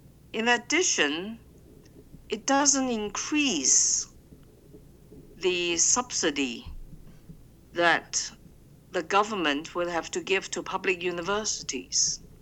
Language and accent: English; Hong Kong; This also includes Hong Kong, which is my hometown.